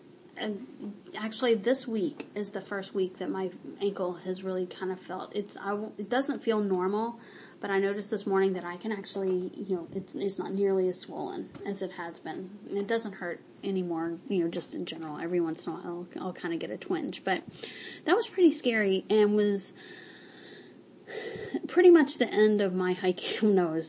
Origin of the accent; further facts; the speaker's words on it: Mississippi, United States; I grew up in Mississippi where people know how to fry chicken.